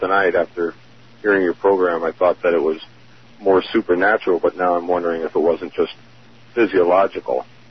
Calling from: Washington, United States; I'm calling from Southeast Washington in the Columbia Basin area.

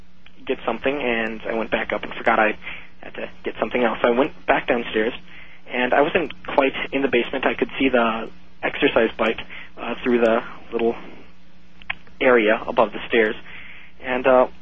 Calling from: Minneapolis, Minnesota, United States; Hello, Art. … from Minneapolis.

